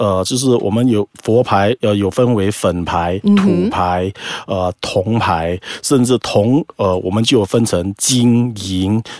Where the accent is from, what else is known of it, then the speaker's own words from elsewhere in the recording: Malacca, Malaysia; 我来自马六甲。